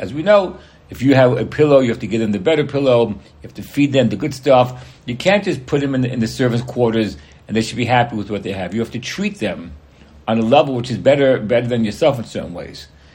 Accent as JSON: {"language": "English", "country": "United States", "said": "Because as an American, at least in my early years, whenever you talk about slavery, it always conjures up the idea of the vision of what the African Americans went through"}